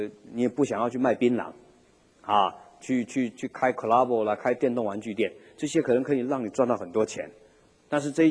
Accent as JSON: {"language": "Chinese", "country": "China", "said": "那我们中国人是穿黑色的海青，住在寺庙里面住一天啊"}